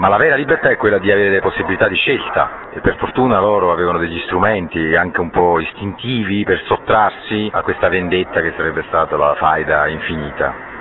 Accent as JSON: {"language": "Italian", "region": "Campania", "country": "Italy", "lives_now": "Milan, Italy", "said": "io sono campano, quindi seguo molto le vicende. Vivo a Milano da 15 anni, questi 15 anni di vita a Milano ho vissuto molto a Parigi"}